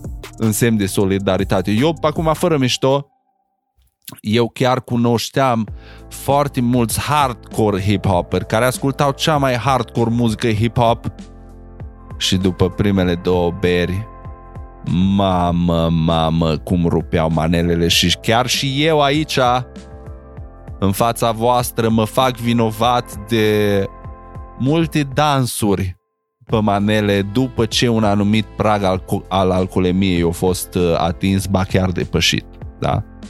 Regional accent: Sighetu Marmației, Maramureș County, Romania; ca și hip-hopper, crescând în Sighetul Marmației, aveai un anturaj foarte mare.

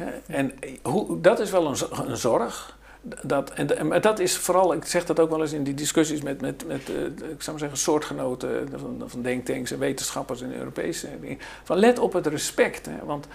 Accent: Netherlands; maar ik als Nederlander kreeg dan direct de wind van voren

